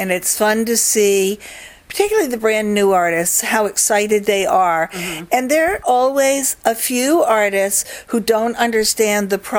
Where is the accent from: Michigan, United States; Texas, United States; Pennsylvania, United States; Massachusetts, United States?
Massachusetts, United States; now in Trenton, United States; As I said, I grew up in Massachusetts, and occasionally when I go back and see some of my old friends, they say, oh